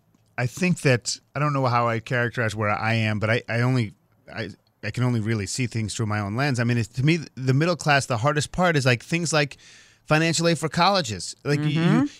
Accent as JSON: {"language": "English", "region": "Massachusetts", "country": "United States", "tie": "born or raised there", "said": "where I grew up on the North Shore of Boston."}